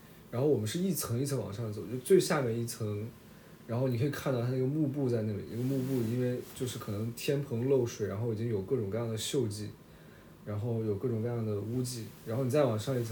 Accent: Northeast China, China; 就是这种衰落，我作为一个东北人会觉得说它是自然而然发生的

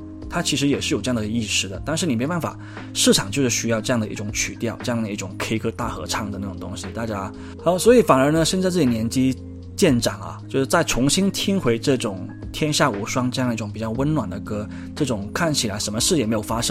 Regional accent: Guangdong, China; 我觉得应该是我们广东人婚礼里面一定会播的一首歌

